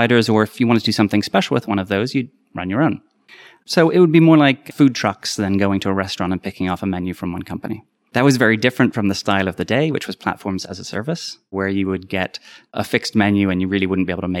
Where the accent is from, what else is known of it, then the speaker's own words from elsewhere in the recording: London, United Kingdom; moved away as an adult; now in California, United States; I grew up in London. My parents are American, but I moved to California in about 2008. So I have been stateside for, I guess, 14 years now.